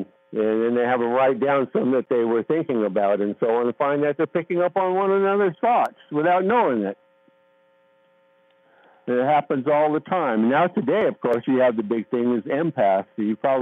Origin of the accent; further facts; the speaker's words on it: California, United States; Charles Tart, he's a retired psychologist about my age. We're both from California.